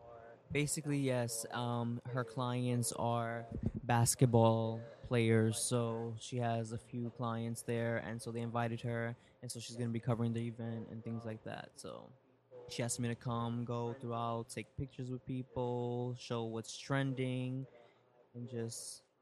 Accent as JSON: {"language": "English", "town": "New York City", "region": "New York", "country": "United States", "said": "Well, I'm from New York. I'm from the Bronx"}